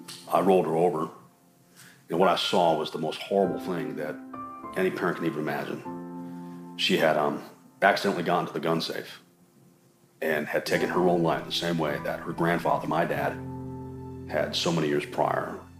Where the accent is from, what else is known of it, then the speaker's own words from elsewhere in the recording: Narragansett, Rhode Island, United States; I'm from Narragansett, Rhode Island.